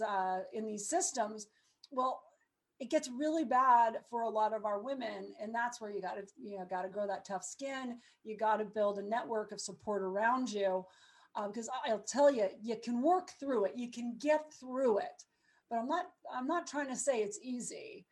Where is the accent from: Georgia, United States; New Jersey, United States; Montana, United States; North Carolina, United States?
Montana, United States; I grew up in Montana in a very different world than San Francisco, California.